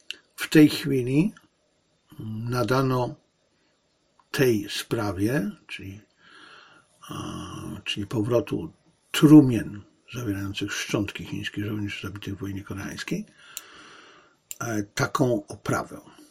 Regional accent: China; Ja jestem Chińczykiem

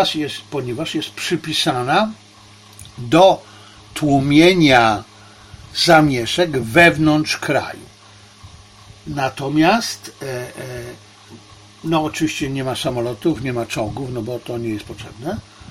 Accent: China; Ja jestem Chińczykiem, Hanem oczywiście

